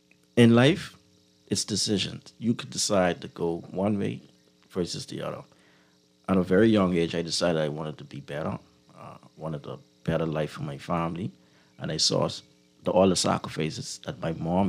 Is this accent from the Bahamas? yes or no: yes; New Providence, Bahamas; To start with, I grew up in the Over the Hill community, and you know that community is very troubled, a lot of young men's gang violence, etc.